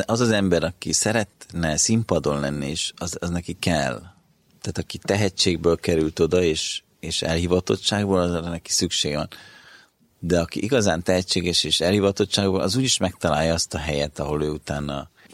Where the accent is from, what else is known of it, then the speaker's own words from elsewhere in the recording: Budapest, Hungary; born there; also born or lived in Szeged; tehát én Budapesten születtem, de Szegedre költözött a család az édesapám munkája miatt, és én ott végeztem az egyetemet.